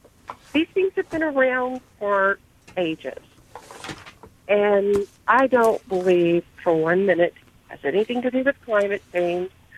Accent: Gulf Coast, United States; I remember growing up on the Gulf Coast evacuating for hurricanes, and Carla in 1960 was a horrendous hurricane.

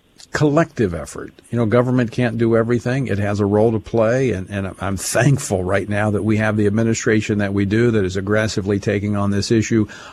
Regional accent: Louisiana, United States; having gone in Louisiana, my home state, gone through a number of natural disasters

